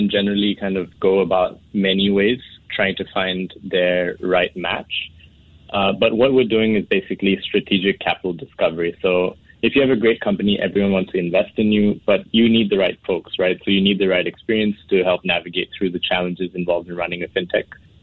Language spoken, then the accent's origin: English; Singapore; also born or lived in New York, United States; I'm Singaporean, but I really started out in fintech in New York when the industry was still getting on its feet. I recently returned to Singapore